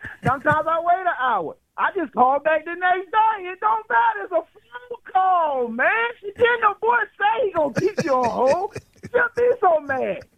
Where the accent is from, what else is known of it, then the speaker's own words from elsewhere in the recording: Philadelphia, Pennsylvania, United States; from Brewery Town.